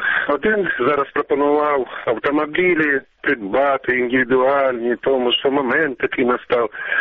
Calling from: Diivka, Donetsk Oblast, Ukraine; Діївка, Донецька область.

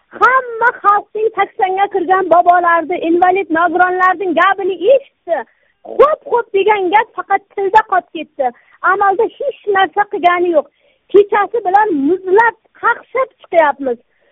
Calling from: Qo'ng'irot, Karakalpakstan, Uzbekistan; Muzrabotdan Qo'ng'irot markazi Do'stlik mahallasidanman.

